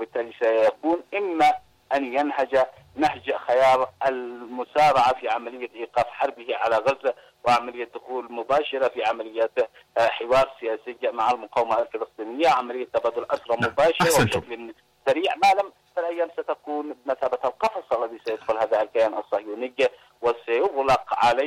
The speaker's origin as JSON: {"language": "Arabic", "country": "Yemen", "said": "يجب أن نفتخر بها نحن كيمنيين"}